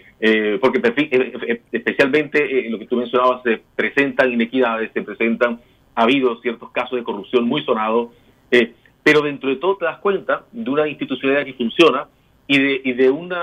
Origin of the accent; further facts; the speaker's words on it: Venezuela; now in Chile; personas como yo que llegamos de Venezuela hace tantos años, ¿qué venimos a buscar acá?